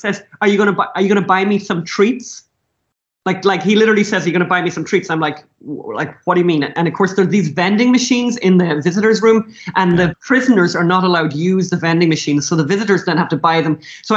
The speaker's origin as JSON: {"language": "English", "country": "Ireland", "said": "as Irish people"}